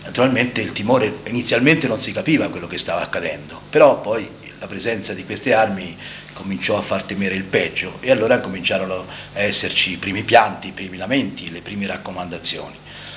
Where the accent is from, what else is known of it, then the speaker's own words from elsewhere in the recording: Sant'Anna di Stazzema, Tuscany, Italy; sono nato a Sant'Anna, avevo 7 anni, non ancora compiuti, quel 12 agosto 44. … abitavo in un borgo di Sant'Anna, Sennari.